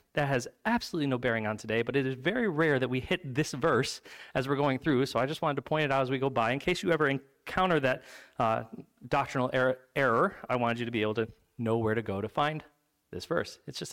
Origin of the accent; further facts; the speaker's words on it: Ithaca, New York, United States; I mean, just growing up in Ithaca, growing up around Cornell University, I regularly was in rooms with people where I just realized almost instantaneously, not only am I not the smartest person in this room